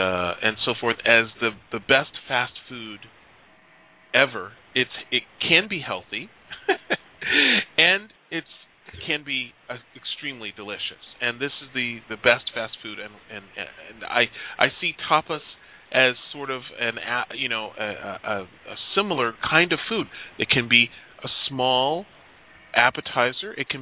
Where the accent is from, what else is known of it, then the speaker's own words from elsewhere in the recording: Chicago, Illinois, United States; now in Southern California, United States; when I first came to California, one of the things that, I'm from Chicago, and although there's a large Hispanic population in Chicago